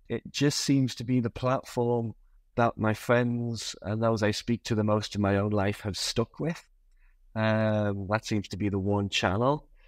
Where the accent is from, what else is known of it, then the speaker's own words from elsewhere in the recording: Sunderland, North East England, United Kingdom; So a shout out to my hometown football club, Sunderland AFC, at the same time.